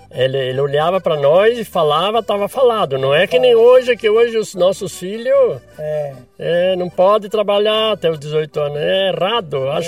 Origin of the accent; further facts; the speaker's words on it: Sananduva, Rio Grande do Sul, Brazil; born there; Eu nasci no Rio Grande do Sul, no município de Salanduva, distrito de São da Ortiga.